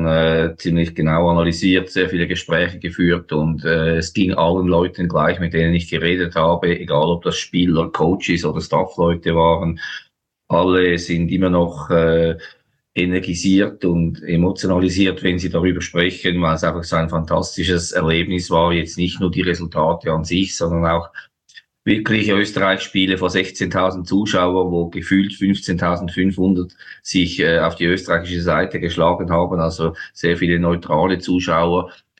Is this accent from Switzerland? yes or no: yes; Switzerland; in der Schweiz, wo ich herkomme